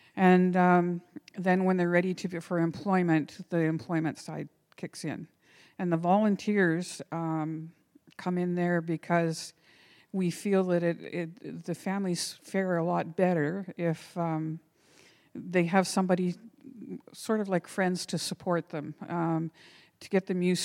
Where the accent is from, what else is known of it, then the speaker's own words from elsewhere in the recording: Ontario, Canada; now in Sault Ste. Marie, Canada; Well, I grew up in a little northern mining town in northern Ontario with about 500 people living in it.